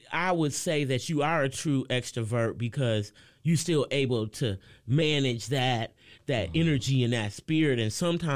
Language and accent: English; Lansing, Michigan, United States; just like you, I'm from Lansing.